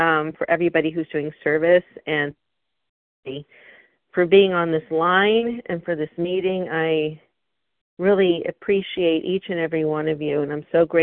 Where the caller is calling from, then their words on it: Philadelphia, Pennsylvania, United States; Philadelphia.